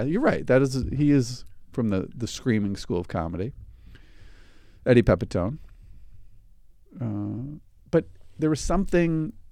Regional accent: Illinois, United States; He references Illinois. Yeah. I'm from Illinois.

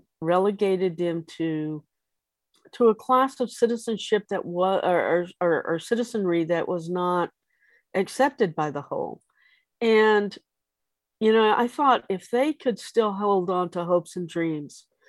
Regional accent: Mexico; English is a second language; moved away as an adult; now in United States; So I grew up in Mexico. So I was 19 years old before I came to the United States.

